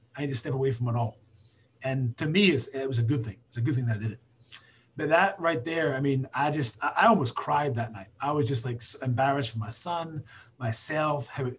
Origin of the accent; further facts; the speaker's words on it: Scotland, United Kingdom; I'm a Scottish guy. I'm very fiery.